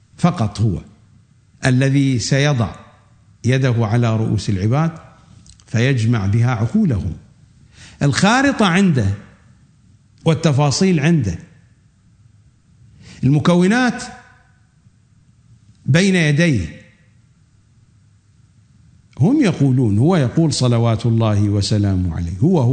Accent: Iraq; accent: Iraqi; كما نقول في أمثلتنا الدارجة في لهجتنا العراقية يلقفها وهي طائرة يعني

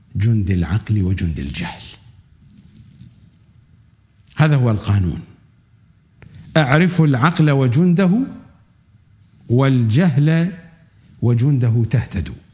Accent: Iraq; accent: Iraqi; كما نقول في أمثلتنا الدارجة في لهجتنا العراقية يلقفها وهي طائرة يعني

